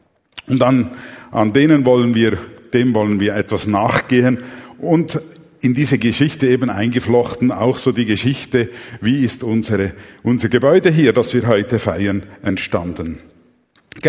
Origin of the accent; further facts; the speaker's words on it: Mexico; now in Switzerland; Ich bin ja in Mexiko aufgewachsen